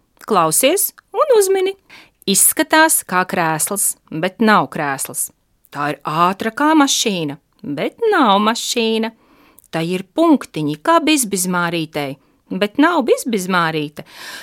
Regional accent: Riga, Latvia; no Rīgas. Es esmu mūzikas skolotāja Rīgas 213. pirmskolā.

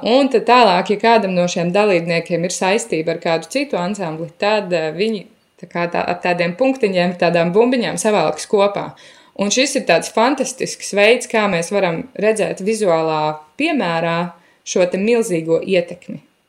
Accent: Riga, Latvia; Es uzaugu Rīgā

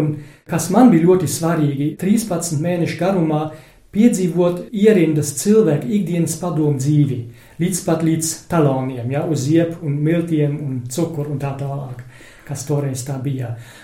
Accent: North Rhine-Westphalia, Germany; Latvian is a second language; Man nav ģimenes saiknes ar Baltiju, ne mazākas, ja nulle. Es esmu kāds 100% vai 1000% vācietis. Es esmu no Vestfālenes un ģimene vienmēr bija vācieši.

